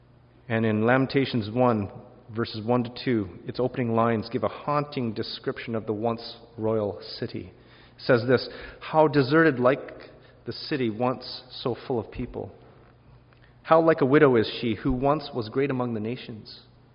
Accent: Calgary, Alberta, Canada; the Alliance Church that I grew up in Calgary

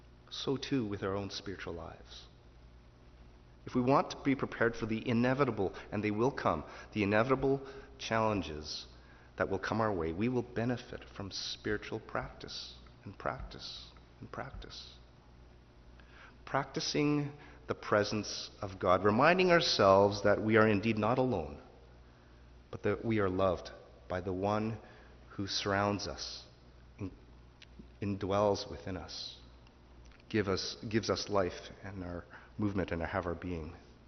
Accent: Calgary, Alberta, Canada; Who's Edmonton? I'm from Calgary. Why would I even consider Edmonton?

